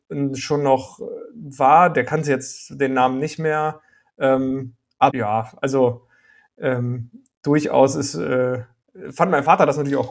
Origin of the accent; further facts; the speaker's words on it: Paderborn, North Rhine-Westphalia, Germany; ich komme ja aus Paderborn und Ecclesia ist ja Detmold, also sehr nah auch an Paderborn.